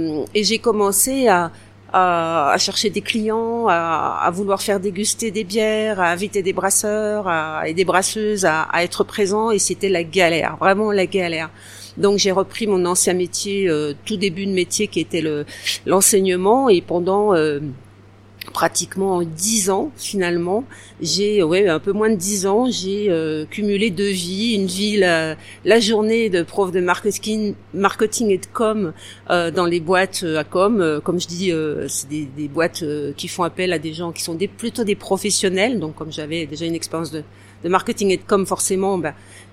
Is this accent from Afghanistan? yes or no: no; Bourgogne-Franche-Comté, France; born there; Je suis née en Franche-Comté et c'est important parce que les racines